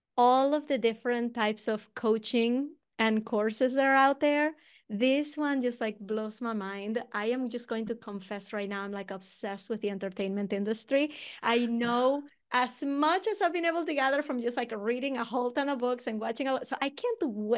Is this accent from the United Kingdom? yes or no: no; Venezuela; English is a second language; now in United States; It's like like right now I am from Venezuela, but whenever I talk to Venezuelans, I sound more Puerto Rican because I have been in the US for so long. But then when I speak in English, I speak with an accent.